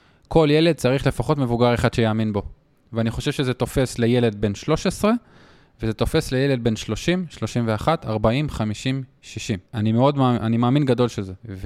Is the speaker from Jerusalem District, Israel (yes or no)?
no; Yasur, Northern District, Israel; גדלתי בקיבוץ יסור, בין אקו לקרמיאל.